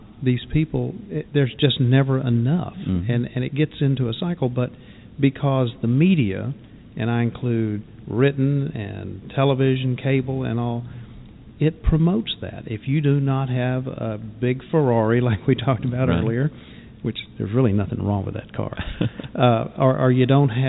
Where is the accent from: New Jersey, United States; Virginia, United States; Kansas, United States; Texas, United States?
Texas, United States; Houston; But Pastor, it seems perfectly normal growing up in Houston, fourth largest city in the United States